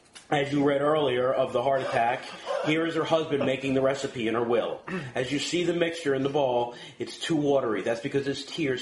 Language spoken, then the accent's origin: English; United States; near New York, right after the 70s, so all you see on TV is the Bronx burning down and people dying.